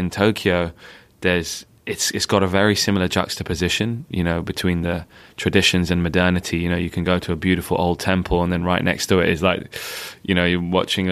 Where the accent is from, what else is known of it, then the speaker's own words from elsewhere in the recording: London, United Kingdom; I spent my time growing up in Northwest London, going to school and trying to be as as British or as grime as I could be.